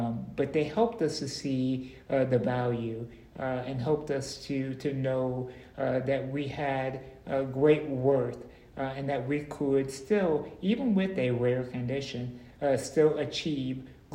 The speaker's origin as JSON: {"language": "English", "town": "St. Louis", "region": "Missouri", "country": "United States", "tie": "born or raised there", "said": "So I was born in St. Louis, Missouri back in 1984. Prior to being born … was born in 1978, and she also was born with muscular dystrophy. I grew up in a neighborhood in St. Louis"}